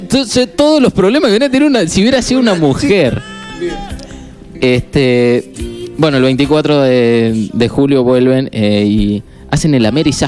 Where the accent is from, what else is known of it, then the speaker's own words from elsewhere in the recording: Argentina; Somos nosotros, los argentinos